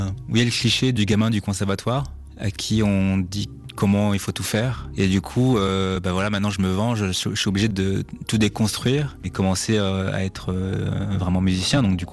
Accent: Bordeaux, Nouvelle-Aquitaine, France; also born or lived in Fort-de-France; now in Paris, France; Je suis né à Fort-de-France, en Martinique. Je suis arrivé à Bordeaux assez jeune et j'ai grandi là-bas jusqu'à il n'y a pas très longtemps parce que je viens de déménager à Paris.

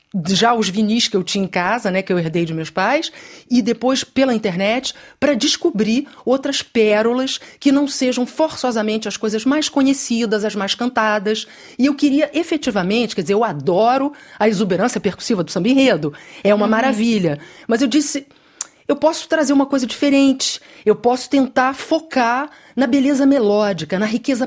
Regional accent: Rio de Janeiro, Brazil; Dos anos 70, época da minha infância, no Rio de Janeiro

